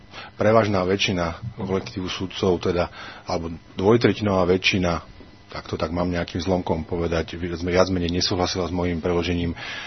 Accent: Levice, Nitra Region, Slovakia; som rodený Levičan

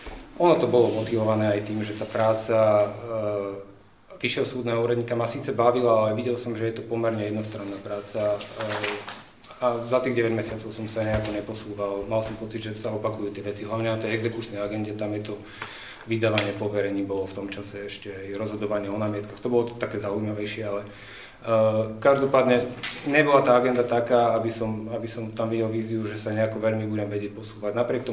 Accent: Prešov Region, Slovakia; Pochádzam z malej dediny pri Humennom, kde som vlastne vyrastal. V Humennom som vyštudoval aj základnú školu, strednú školu, konkrétne gymnázium.

